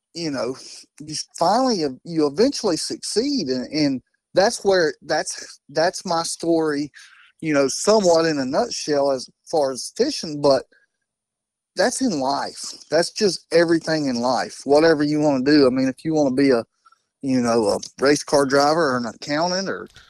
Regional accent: North Carolina, United States; so I grew up on Lake Wylie.

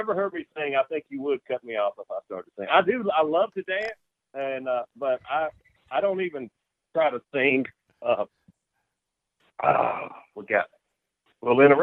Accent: South Carolina, United States; I grew up in South Carolina.

